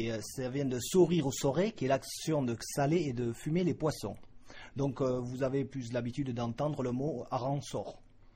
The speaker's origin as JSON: {"language": "French", "town": "Salies-de-Béarn", "region": "Nouvelle-Aquitaine", "country": "France", "tie": "born or raised there", "said": "Oui, je suis béarnais, je suis né à Salis de Béarn, au pays du sel."}